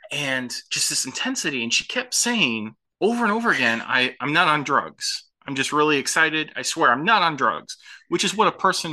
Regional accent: Midwest, United States; We grew up in the Midwest. There wasn't a lot to do. Walmart was the thing to do.

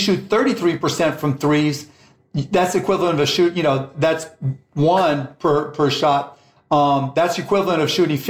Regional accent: Pittsburgh, Pennsylvania, United States; So it was a guy named Mario Mendoza who played for my hometown Pittsburgh Pirates.

